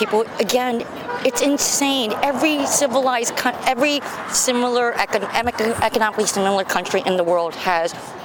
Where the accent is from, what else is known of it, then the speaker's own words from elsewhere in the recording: New Orleans, Louisiana, United States; also born or lived in New York City; I moved back to New Orleans after being away for 30 years. I grew up here. I moved here from New York City